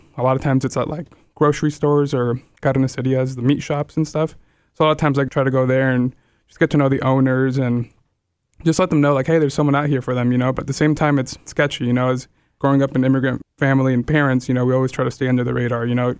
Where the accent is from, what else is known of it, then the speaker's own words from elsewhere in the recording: Minneapolis, Minnesota, United States; now in Chattanooga, United States; Growing up in Minneapolis, huge city, there's resources left and right.